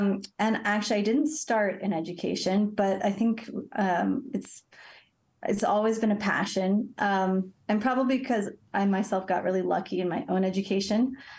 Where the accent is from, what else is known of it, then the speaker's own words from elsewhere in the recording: California, United States; now in Paris, France; in Paris for the past 19 years, but originally I am from California.